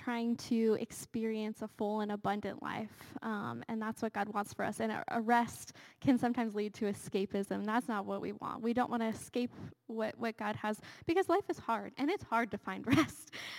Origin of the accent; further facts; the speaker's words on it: Pittsburgh, Pennsylvania, United States; We're both from Pittsburgh. We love Pittsburgh.